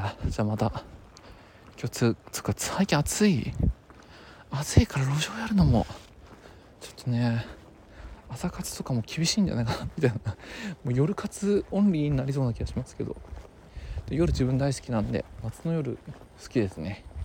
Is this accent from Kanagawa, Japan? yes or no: yes; Yokohama, Kanagawa, Japan; 地元横浜なんで、